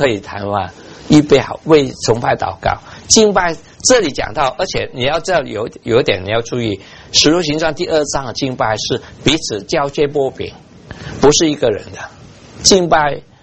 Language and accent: Chinese; Taiwan; 我是在台湾学校长大的，